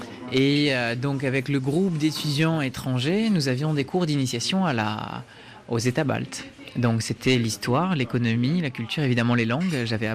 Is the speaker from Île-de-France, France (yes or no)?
yes; Île-de-France, France; moved away as an adult; Donc, je suis français d'origine. J'ai grandi dans la banlieue parisienne. À 21 ans, j'ai quitté la France et j'y suis plus jamais revenu pour y travailler, pour m'y installer.